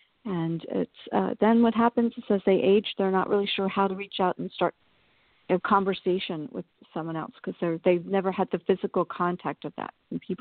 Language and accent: English; San Diego, California, United States; I grew up in San Diego, coming back east for that time period for me